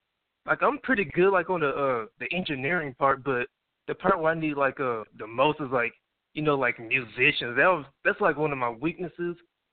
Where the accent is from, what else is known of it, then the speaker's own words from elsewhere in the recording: Okmulgee, Oklahoma, United States; you know, I'm from Oklahoma, a small town, Okmulgee, Oklahoma, so there's not too many opportunities around here unless you, like, go to Tulsa or Oklahoma City.